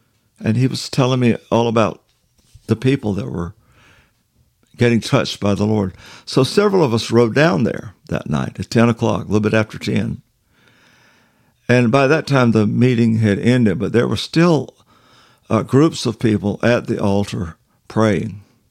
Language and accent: English; Bible Belt, United States; I grew up in the Bible Belt. We have revival services twice a year.